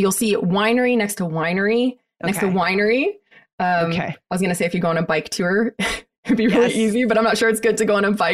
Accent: California, United States; to talk to you about California, my home state.

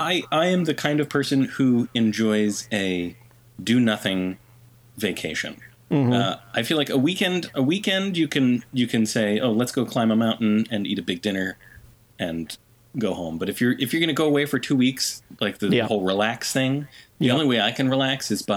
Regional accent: Connecticut, United States; because growing up in Connecticut, you know, there was the Long Island Sound, and we used to go to Watch Hill in Rhode Island

